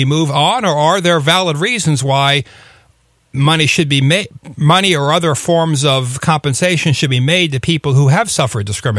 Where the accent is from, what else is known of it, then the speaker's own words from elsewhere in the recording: United States; something that offends me as an American and as a member of the species Homo sapiens